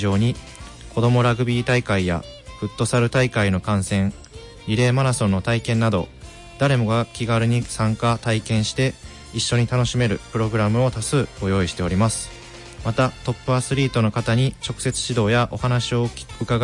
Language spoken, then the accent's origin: Japanese; Kobe, Hyogo, Japan; 神戸市の方です。